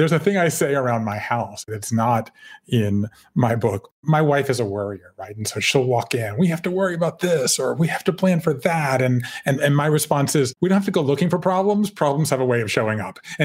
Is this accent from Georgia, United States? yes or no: yes; Savannah, Georgia, United States; moved away as an adult; I grew up in Savannah, Georgia. I left there. I went to Yale. I left there. I went to Japan.